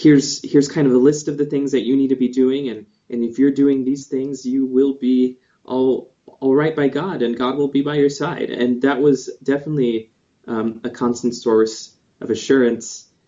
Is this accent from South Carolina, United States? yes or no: no; Fresno, California, United States; born there; So I was born in Fresno, California. Both of my parents are LDS. My mother is a convert.